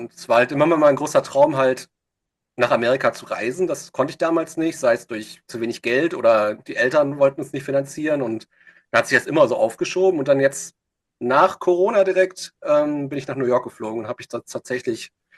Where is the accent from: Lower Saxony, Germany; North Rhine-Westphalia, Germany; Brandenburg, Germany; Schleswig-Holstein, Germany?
North Rhine-Westphalia, Germany; now in Berlin, Germany; weil man muss sagen, ich komme aus dem Ruhrgebiet, ich wohnte jetzt zwar in Berlin